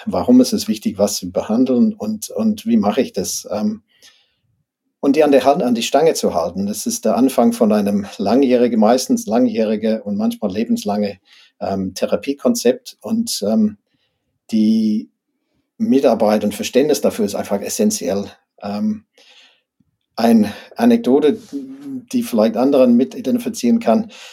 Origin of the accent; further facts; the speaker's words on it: Australia; German is a second language; moved away as an adult; now in Germany; Ich komme aus dem englischen Sprachraum, bin Australier und habe auch in Australien studiert. 1994 hat es mich nach Deutschland verschlagen